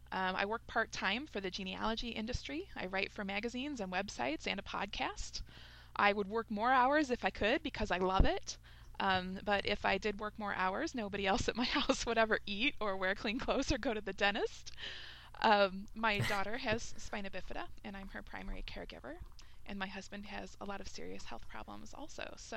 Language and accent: English; Cleveland, Ohio, United States; also born or lived in Chicago area, Illinois; the east side of Cleveland in Ohio, right on the shores of Lake Erie, right on the border with Canada. I was raised here and in the Chicago area in Illinois.